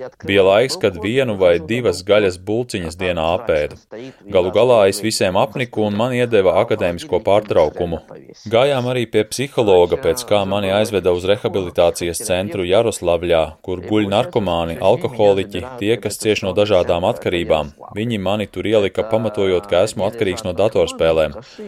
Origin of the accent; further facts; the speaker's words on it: Ukraine; Es saku, nē, es esmu Ukrainis.